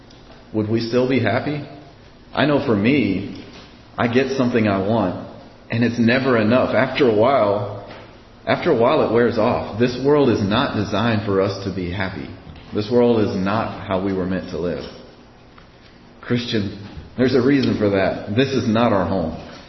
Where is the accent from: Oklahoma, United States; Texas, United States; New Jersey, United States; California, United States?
Texas, United States; I'm from Texas, so when hurricanes happen, you go to a safe place.